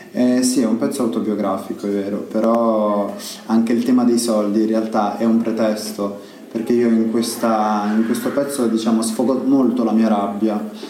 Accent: Milan, Lombardy, Italy; born there; io sono italiano, io sono nato a Milano, quindi sono italiano al 100%

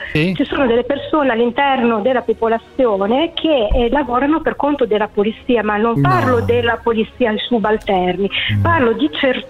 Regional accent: Molinella, Emilia-Romagna, Italy; Io sono di Molinella, provincia di Bologna, nativa di Molinella.

